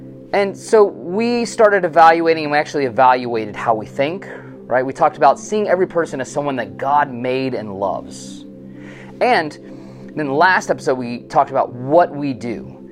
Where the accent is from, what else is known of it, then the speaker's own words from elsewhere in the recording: Ohio, United States; I'm from Ohio, so I love Ohio State. And then my family's from Kentucky, so I'm a Kentucky homer.